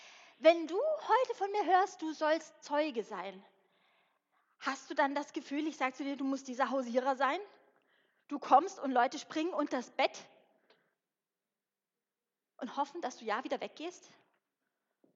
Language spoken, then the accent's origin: German; Bavaria, Germany; ich bin in Bayern aufgewachsen, ich bin Einzelkind